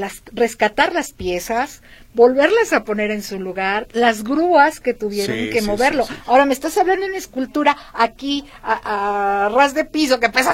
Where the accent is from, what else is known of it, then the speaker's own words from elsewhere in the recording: Mexico City, Mexico; ¿qué cree que no soy nacida en Ciudad de México? Pero no le discuto eso porque viví muchos años allá. Mis primeros 15 años de vida los dejé allá y de repente yo creo que sí me ha de salir algún acento.